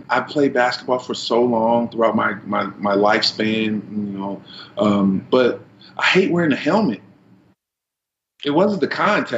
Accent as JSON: {"language": "English", "region": "Louisiana", "country": "United States", "said": "Because, you know, I'm from Louisiana. That's a football bred, like state."}